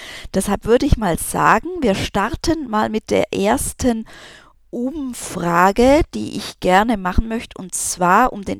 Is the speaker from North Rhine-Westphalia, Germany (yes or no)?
no; Darmstadt, Hesse, Germany; Ich bin aus Darmstadt, also ich bin in Darmstadt momentan in meinem kleinen Appartement.